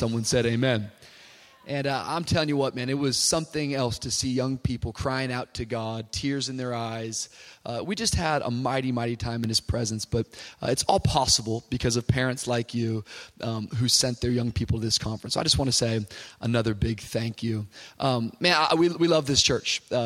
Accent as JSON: {"language": "English", "town": "Miami", "region": "Florida", "country": "United States", "said": "And, I come from Miami, as Jason was telling you."}